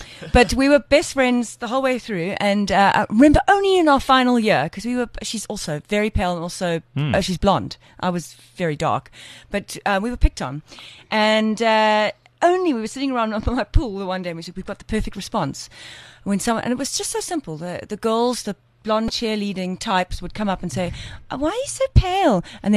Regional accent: Cape Town, Western Cape, South Africa; I'm Capetonian.

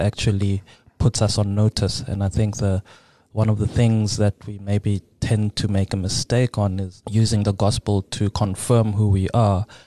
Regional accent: Pretoria, Gauteng, South Africa; I am born and bred in Pretoria, South Africa.

